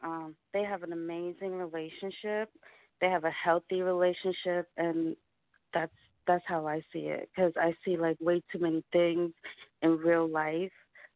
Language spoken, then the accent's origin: English; Bronx, New York, United States; now in Atlanta, United States; Like, I moved to Atlanta, and now I'm a girl from the Bronx that says fit into.